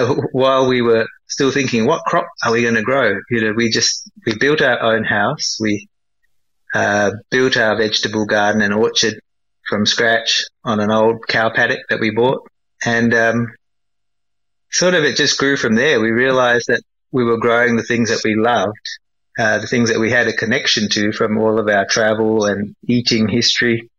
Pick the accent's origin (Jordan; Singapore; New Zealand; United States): Singapore; I grew up with food around. My family, we're from Singapore.